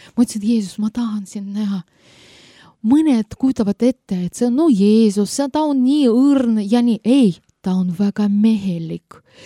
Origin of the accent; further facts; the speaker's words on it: Russia; now in Estonia; Armas rahvas, kui mina tulin siia Eestisse, Venemalt, ja Jumal kingis mulle päästet.